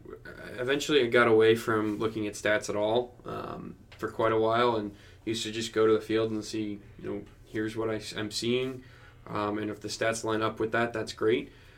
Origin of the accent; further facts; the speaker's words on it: New Jersey, United States; I grew up in New Jersey. I grew up a New York Yankees fan.